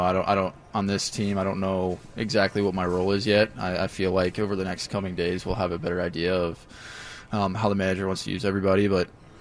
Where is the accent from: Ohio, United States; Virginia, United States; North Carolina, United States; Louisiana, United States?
Ohio, United States; Cincinnati; I'm from Cincinnati. So you're going to have to go from Cincinnati all the way out to San Diego.